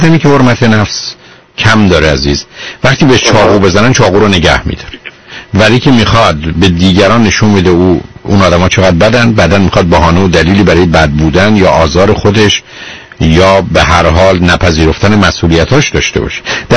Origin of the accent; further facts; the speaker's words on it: Iran; moved away; من چون خب به هر حال هم تو ایران بزرگ شدم